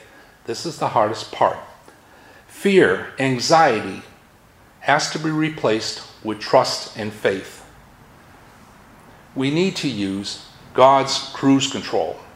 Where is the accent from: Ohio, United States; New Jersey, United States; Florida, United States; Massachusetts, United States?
Massachusetts, United States; accent: Massachusetts; I'm using my Massachusetts accent now, I'm sorry.